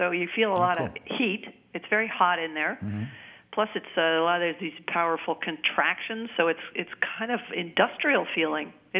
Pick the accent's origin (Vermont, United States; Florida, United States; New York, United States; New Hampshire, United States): New Hampshire, United States; I grew up in New Hampshire, but we didn't have any cows.